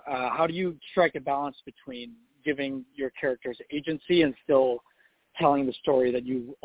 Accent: Montana, United States; I'm from Montana.

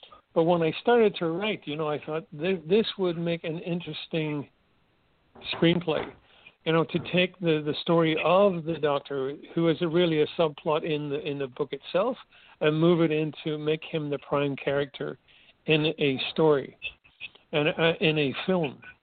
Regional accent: Belfast, Northern Ireland, United Kingdom; You know, I grew up in Belfast. It's you know, through a virtual war zone.

